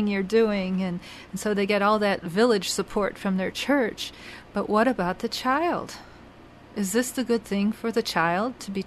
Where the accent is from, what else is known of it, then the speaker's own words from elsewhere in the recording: Illinois, United States; I was raised in the northern suburbs of Chicago, and my high school and grade schools were all white American children, and I was always a little darker and more exotic looking. And I was raised in a Jewish family